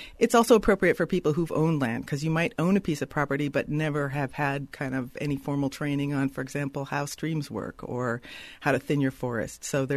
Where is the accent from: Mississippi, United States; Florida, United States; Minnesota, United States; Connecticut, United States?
Minnesota, United States; or like I grew up in Minnesota.